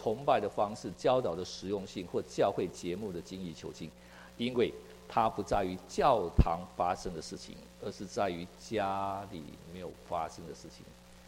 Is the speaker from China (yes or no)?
no; Taiwan; 我们是台湾人，本省人的